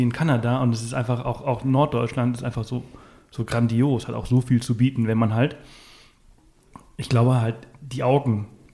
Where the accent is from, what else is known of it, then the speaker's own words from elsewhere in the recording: Balearic Islands, Spain; Ich bin auf Mallorca aufgewachsen.